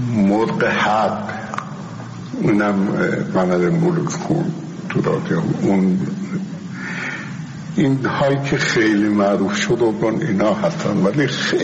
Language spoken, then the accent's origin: Persian; Tehran, Tehran Province, Iran; born there; و در 78 سال پیش در تهران متولد شدم.